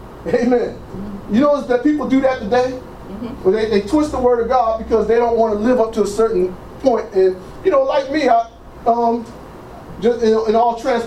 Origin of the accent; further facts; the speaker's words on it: Trenton, New Jersey, United States; I'm from Trenton, New Jersey, man. Trenton, you better learn, you better know how to fight, you better know how to run real fast.